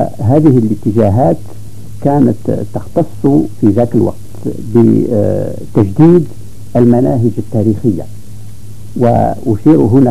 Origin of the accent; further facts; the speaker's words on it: Algeria; moved away as an adult; ثم عندما انتقلت من الجزائر إلى باريس لأواصل دروسي